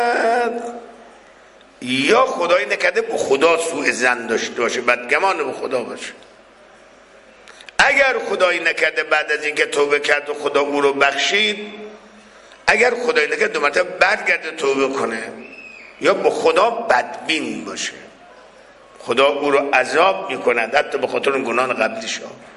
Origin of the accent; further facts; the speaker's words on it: Mashhad, Razavi Khorasan, Iran; مردم شهرهای دیگر تا میفهمن ما اهل مشهدیم